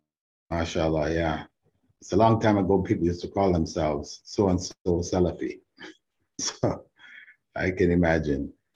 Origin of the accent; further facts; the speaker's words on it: Jamaica; born there; Not too far from where I was born in Jamaica.